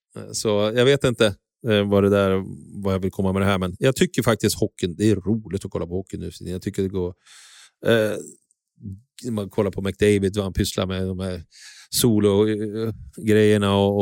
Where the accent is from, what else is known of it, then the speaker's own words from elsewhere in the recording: Örnsköldsvik, Västernorrland County, Sweden; jag har ju jättekul när jag är hemma i Övik. Det är bara att jag inte hinner hem så ofta.